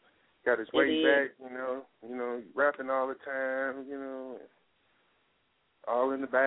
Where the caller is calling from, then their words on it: Atlanta, Georgia, United States; I'm calling from Atlanta.